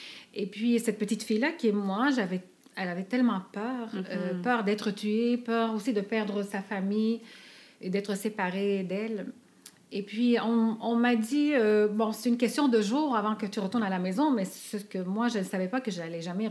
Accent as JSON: {"language": "French", "country": "Lebanon", "said": "je suis d'origine libanaise, donc je viens du Liban."}